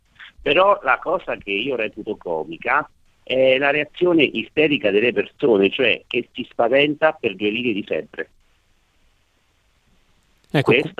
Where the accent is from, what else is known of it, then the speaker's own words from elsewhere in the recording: Marche, Italy; io sono marchigiano